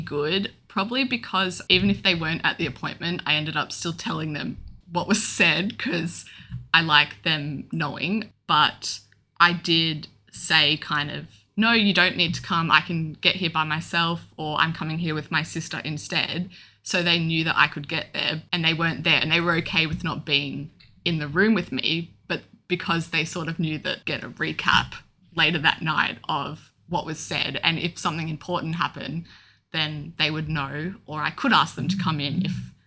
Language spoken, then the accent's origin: English; Melbourne, Victoria, Australia; I'm 22 and I'm from Melbourne.